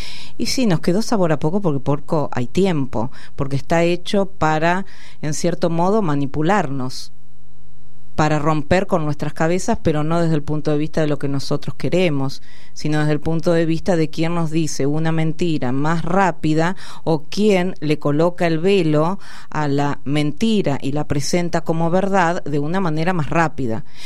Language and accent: Spanish; Argentina; creo que el análisis como argentinos y argentinas que podríamos hacer es ¿qué no nos dicen?